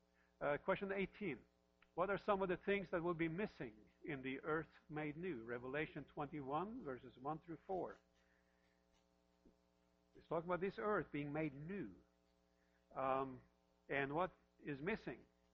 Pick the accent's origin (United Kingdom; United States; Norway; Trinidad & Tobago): Norway; I'm from Norway, and in Norway we have what we call Norse mythology